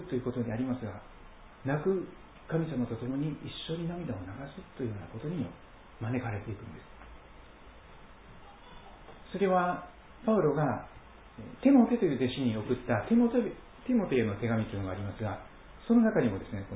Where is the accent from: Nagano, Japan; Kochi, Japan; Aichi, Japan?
Kochi, Japan; 私の生まれ育った四国にはですね、高知のところにはこの囲碁荘という言葉があるんです。